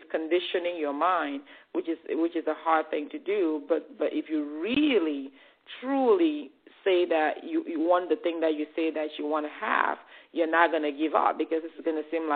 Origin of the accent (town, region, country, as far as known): Cameroon; now in United States